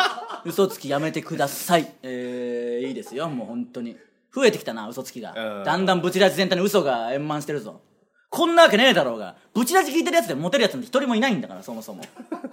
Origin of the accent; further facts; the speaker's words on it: Okayama, Japan; ぜひ岡山の、我々の地元岡山のみんなも広島に行ってみてほしいですね